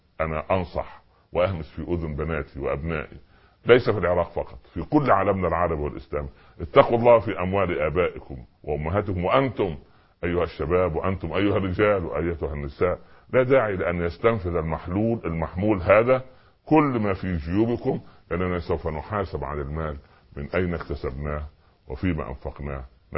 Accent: Upper Egypt, Egypt; في بداية الستينات لما نزل التلفزيون عندنا في الصعيد

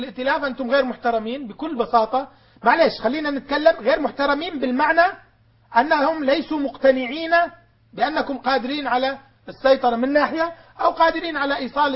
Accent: Syria; نحن كسياسيين سوريين نمثل الحالة السورية كثوار سوريين

